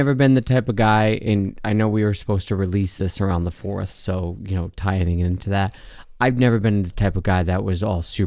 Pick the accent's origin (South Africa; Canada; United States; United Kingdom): United States; born there; I was born in America.